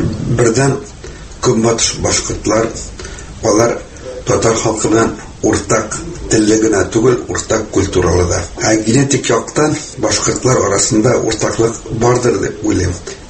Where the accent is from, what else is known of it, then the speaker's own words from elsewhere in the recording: Bashkortostan, Russia; born there; Ә без монда туган, безнең каберләр монда. Шуңа күрә без Башкортстаннан Тукай сүзләре белән әйтергә китмибез.